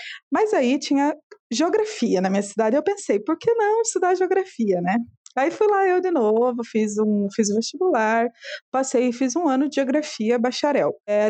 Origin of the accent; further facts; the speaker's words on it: Ponta Grossa, Paraná, Brazil; eu sou natural do Paraná, da cidade de Ponta Grossa